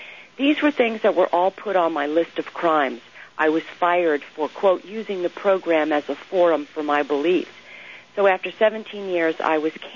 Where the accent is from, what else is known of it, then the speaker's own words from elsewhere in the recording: New York, United States; I grew up in New York. My mother worked in the World Trade Center. This was all very close.